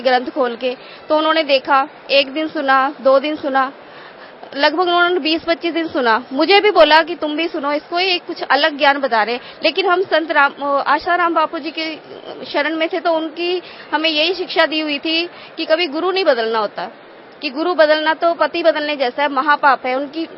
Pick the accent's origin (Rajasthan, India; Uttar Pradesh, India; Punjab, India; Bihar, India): Punjab, India; Ludhiana; मैं लुधियाना पंजाब से हूँ।